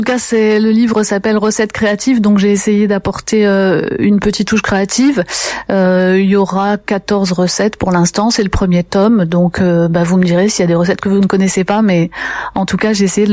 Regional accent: Carpentras, Provence-Alpes-Côte d'Azur, France; also born or lived in Paris; Je suis née à Carpentras, j'y ai fait mes études jusqu'au bac et ensuite je suis partie à Paris pendant 20 ans.

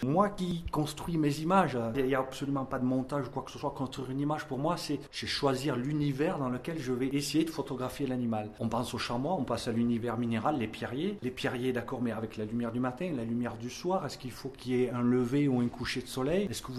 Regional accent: France; En tant que Français, que Gaulois, je suis tombé dedans quand j'étais petit, entre guillemets. J'ai eu la chance d'avoir des parents qui habitaient à Sceaux, des parents enseignants

